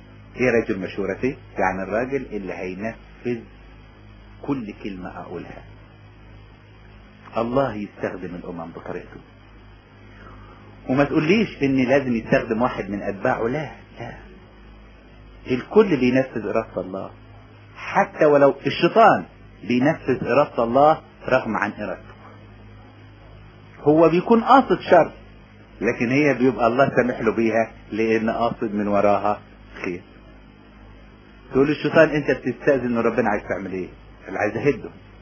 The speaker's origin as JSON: {"language": "Arabic", "region": "Upper Egypt", "country": "Egypt", "said": "يعني في مثل عندنا في الصعيد يقولك انت تريد وانا اريد والله يفعل ما يريد"}